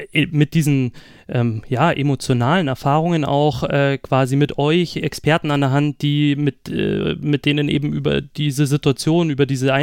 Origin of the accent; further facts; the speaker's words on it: Munich, Bavaria, Germany; Könnte ich als Münchner euer Angebot auch in Anspruch nehmen